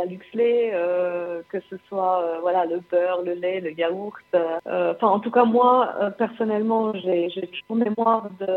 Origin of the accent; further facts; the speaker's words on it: Luxembourg; je pense qu'en tant que bon luxembourgeois, j'ai toujours aimé manger.